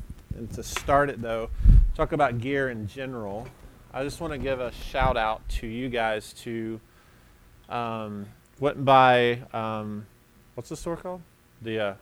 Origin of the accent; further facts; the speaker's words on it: Muscle Shoals, Alabama, United States; So I have these very Southern roots. I grew up in Muscle Shoals, Alabama.